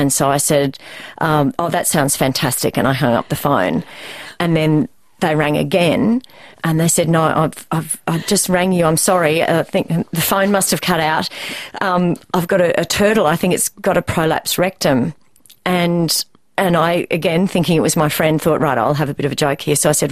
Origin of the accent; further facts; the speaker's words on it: Toowoomba, Queensland, Australia; I grew up in Toowoomba, wasn't from a property.